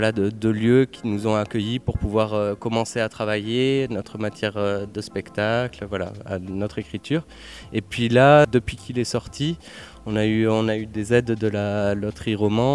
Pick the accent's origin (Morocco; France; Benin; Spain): France; Bordeaux, Nouvelle-Aquitaine; now in Périgord, France; Oui, maintenant j'habite dans le Périgord. Voilà. Mais sinon, je suis originaire de Bordeaux.